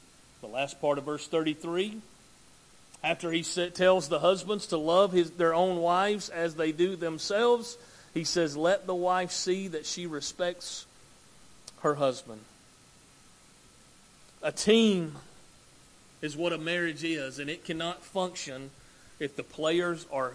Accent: Alabama, United States; I remember when I was a little guy, believe it or not, I was little at one time, growing up in Northwest Alabama.

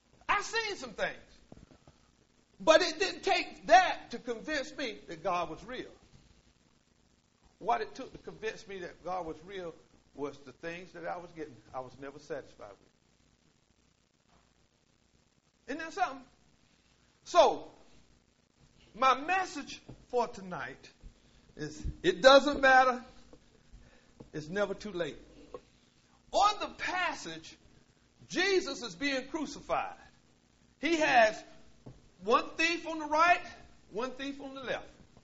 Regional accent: Willard, North Carolina, United States; Not me. I'm from Willard, North Carolina.

